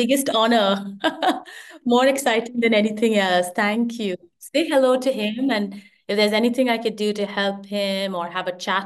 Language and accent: English; India; And you grew up in India, so you know, growing up in India, if you did anything other than maths and science, you were seen as an idiot.